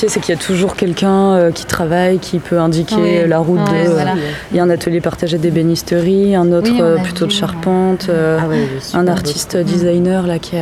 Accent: Auvergne-Rhône-Alpes, France; Moi, je viens du Cantal.

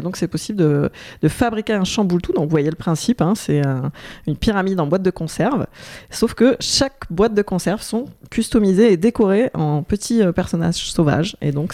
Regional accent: France; qui est pas si courante en fait chez nous en France

